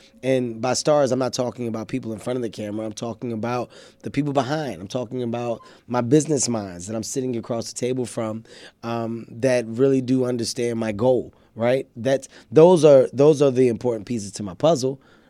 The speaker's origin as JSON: {"language": "English", "town": "Philadelphia", "region": "Pennsylvania", "country": "United States", "said": "I come from North Philadelphia. I'm an inner city kid."}